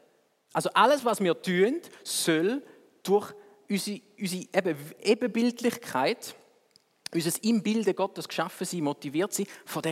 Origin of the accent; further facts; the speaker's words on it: Switzerland; Oder, wir sind Schweizer.